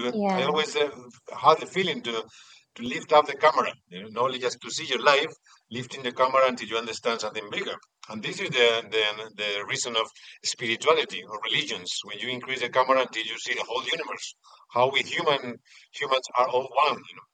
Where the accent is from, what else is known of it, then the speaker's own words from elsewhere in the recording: Madrid, Community of Madrid, Spain; English is a second language; I was born in a very modern society, we can say. I'm from Madrid.